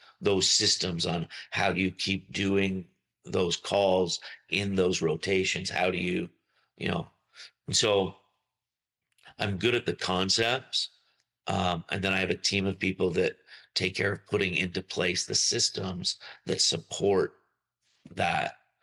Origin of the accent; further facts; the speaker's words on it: Canada; And, you know, growing up in Canada, Canada's a multicultural mosaic.